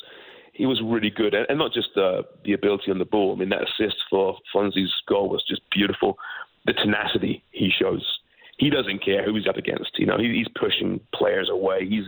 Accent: Canada; I mean, we you know, as Canadian fans and observers, we know how important Atiba's been and is to this team

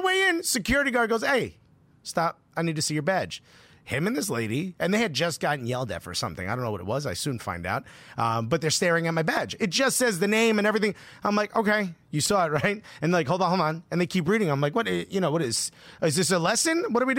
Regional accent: Newark, New Jersey, United States; Yeah, dude, I grew up in Newark.

